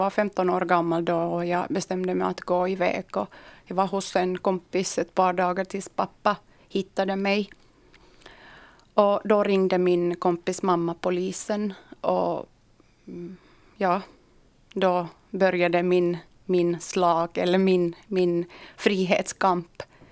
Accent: Iraq; now in Espoo, Finland; Jag kom till Finland 1995 från Irak. Jag är kurd. Bodde här några år med min farbrors familj. Sen fick jag min familj hit och har gått i skolan här.

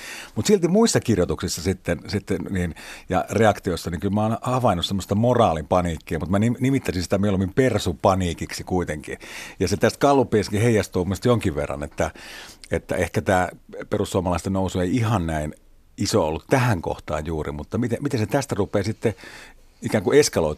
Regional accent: Oulu, North Ostrobothnia, Finland; Mä itse tuun Oulusta

